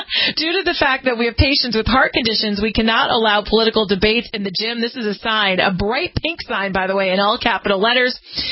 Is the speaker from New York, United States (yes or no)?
no; California, United States; What's really surprising here is my home state of California, they picked Lifesavers